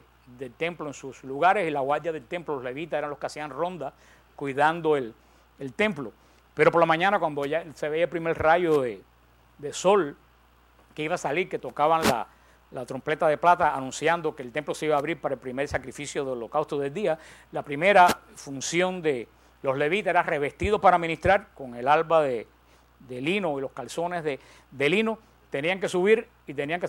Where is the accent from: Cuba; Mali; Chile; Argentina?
Cuba; Yo, como me crié en Cuba, yo vi bastantes fogones de carbón.